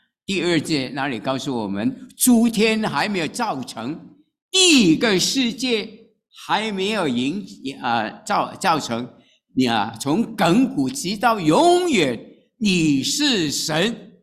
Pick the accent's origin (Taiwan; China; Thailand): China; 我们中国人常常有一句话说